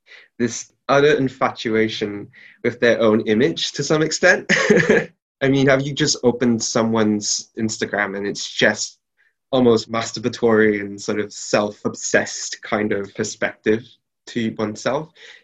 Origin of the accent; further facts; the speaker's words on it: Singapore; So I have a friend who's also from Singapore as I am. So I was born in Singapore.